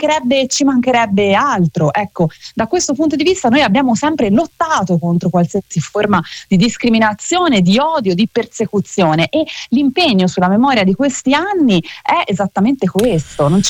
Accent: Pisa, Tuscany, Italy; Noi viviamo in una regione, in un territorio, vengo da Pisa, che ha visto l'orrore

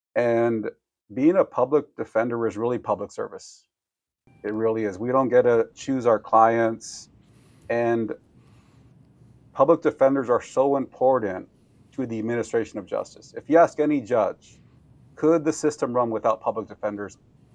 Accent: Sanger, California, United States; First, I'm born and raised in the Central Valley, born and raised in Sanger. I actually was born in Sanger Hospital back when these smaller rural towns had hospitals.

